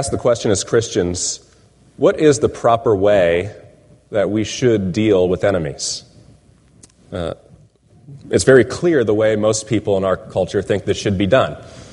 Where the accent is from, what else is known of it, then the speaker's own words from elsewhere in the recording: Florida, United States; some of the votes being counted in Florida, my home state.